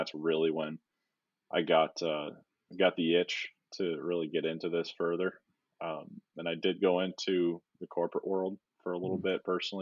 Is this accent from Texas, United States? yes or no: no; Wisconsin, United States; I grew up in Wisconsin, so I had to find something to do for the dreary 6 months of winter that we were faced with just about every year.